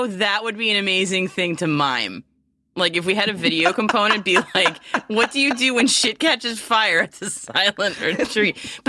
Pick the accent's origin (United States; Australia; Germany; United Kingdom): United States; accent: American; They hear my American accent.